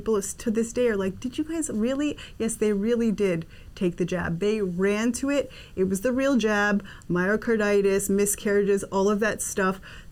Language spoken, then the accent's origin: English; United States; born there; I was born in the States, and I think I got a lot of the beauty of being an American